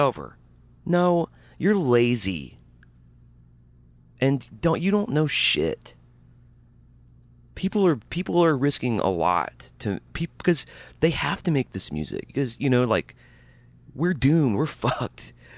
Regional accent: Birmingham, Alabama, United States; also born or lived in Montgomery; I was born in Montgomery, Alabama, and I was raised in Birmingham. And just basically raised in a racist environment. A dumb racist environment, sexist also.

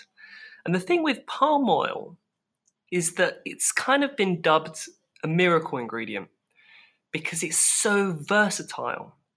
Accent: London, United Kingdom; also born or lived in Edinburgh / Northern Europe; I grew up in London

